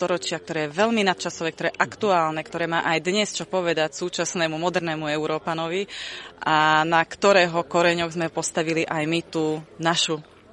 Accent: Mojmírovce, Nitra Region, Slovakia; My pochádzame teda z okolia Nitry, z obce Mojmirovce, väčšina z nás

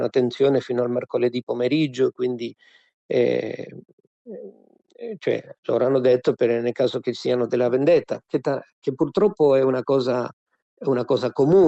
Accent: Argentina; per esempio io sono argentino

